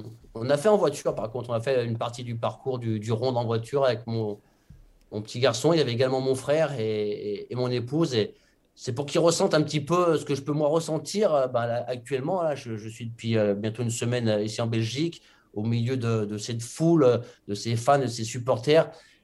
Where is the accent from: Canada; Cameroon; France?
France; je suis français